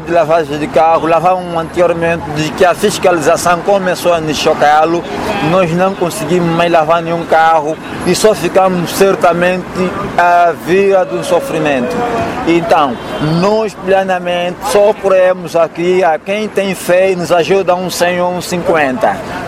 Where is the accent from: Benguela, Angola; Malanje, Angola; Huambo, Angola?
Malanje, Angola; moved away; E cresci em Malanje, saí em 92, de lá para aqui, em tempo de desconflito, e até hoje existo aqui.